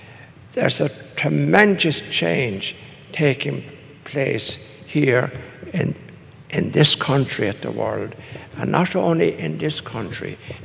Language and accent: English; Ireland; Because I grew up in Ireland where we were very conscious of the history of our country and how we were treated by our neighbors.